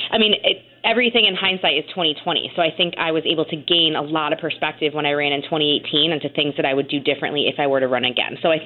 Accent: New Britain, Connecticut, United States; I'm from New Britain. I'm from an urban community. I don't really come from much.

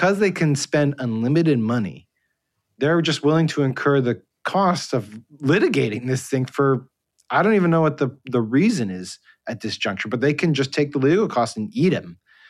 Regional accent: Connecticut, United States; because it's my home state, Connecticut

